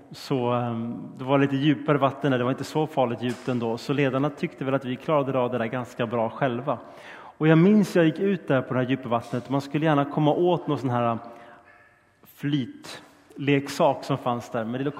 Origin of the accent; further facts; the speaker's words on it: Stockholm, Stockholm County, Sweden; Och jag är på sommarfritids i Stockholm där jag växte upp.